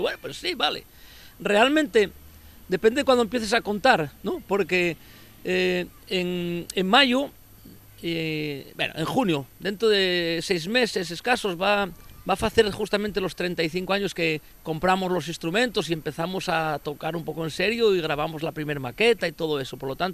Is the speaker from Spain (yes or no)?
yes; Tolivia, Asturias, Spain; also born or lived in Barredos; ya todos los recuerdos que tengo son de Tolivia, del Escaleyes. Conocí el Escaleyes de pedrera y de barro.